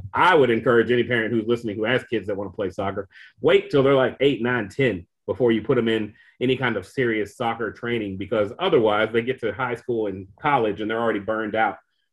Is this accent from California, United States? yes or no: no; Kentucky, United States; From like when I was growing up in Kentucky, we had to go to Cincinnati or Louisville